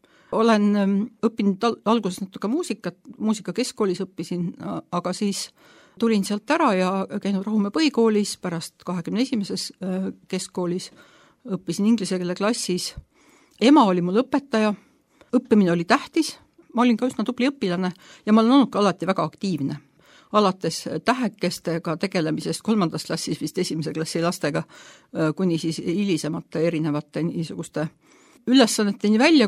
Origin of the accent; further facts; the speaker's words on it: Tallinn, Harju County, Estonia; ma olen pärit Tallinnast sündinud ja kasvanud siin ja enamus elust elanud siin. Ma alati selle peale nüüd mõelnud ise katoliiklasena küpses eas, et minu juured tegelikult on religioonis kinni.